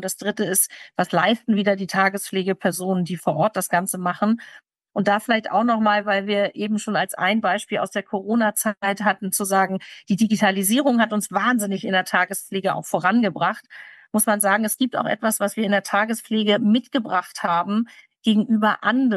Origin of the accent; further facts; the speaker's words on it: Hamburg, Germany; ich komme aus Hamburg, da grenzen wir gleich an mehrere Bundesländer an.